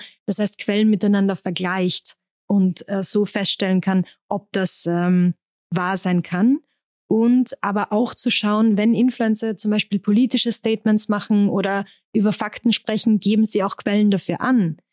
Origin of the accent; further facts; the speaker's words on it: Austria; Ich bin aus Österreich, ich habe an der Uni Wien studiert. Mein Mann lebt in Wien